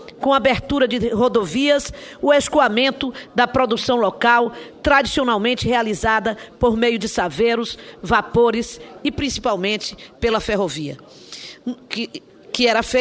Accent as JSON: {"language": "Portuguese", "town": "Cachoeira", "region": "Bahia", "country": "Brazil", "tie": "born or raised there", "said": "na minha cidade natal, Cachoeira"}